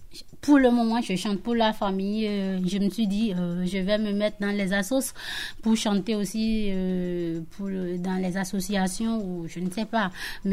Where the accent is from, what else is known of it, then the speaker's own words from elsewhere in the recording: Benin; now in France; Ouais, je suis africaine, je viens de l'Afrique de l'Ouest, je suis béninoise.